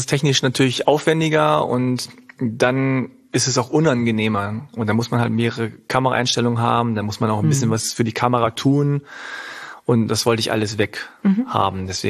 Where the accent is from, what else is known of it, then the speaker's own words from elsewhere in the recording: Altwarmbüchen, Lower Saxony, Germany; ich bin ja in Altwerbüchen aufgewachsen. Das ist so ein bisschen, so 20 Minuten ungefähr oder 25 Minuten mit der Bahn mittlerweile vom Hauptbahnhof entfernt. Und eigentlich hatte ich so eine ganz normale deutsche Mittelschicht-Vorstadt so Kindheit.